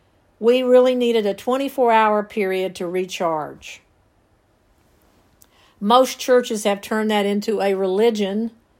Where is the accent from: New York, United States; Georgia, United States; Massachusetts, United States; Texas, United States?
Georgia, United States; Rome; When I was growing up in Rome, Georgia, every single store in my hometown was closed on Sunday.